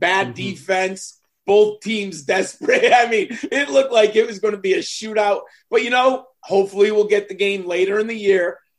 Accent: Northeast, United States; I grew up in the Northeast. So when I was a child, college football was not big in the Northeast.

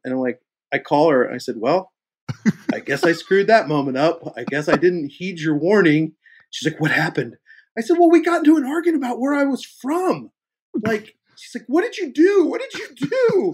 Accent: Kansas City, United States; And I said, I'm from Kansas City. It was Kansas City.

